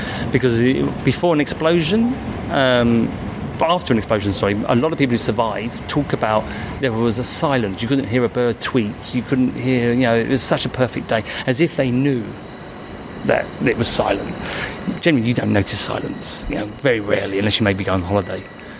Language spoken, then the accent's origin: English; Peckham, London, United Kingdom; And I come from Peckham.